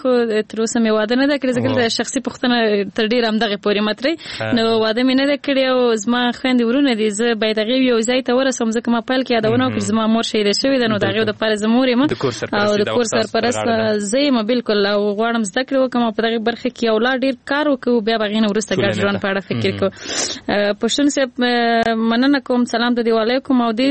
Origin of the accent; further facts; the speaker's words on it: Nangarhar, Afghanistan; نو زه اصل نه د ننګرهار ولایت یم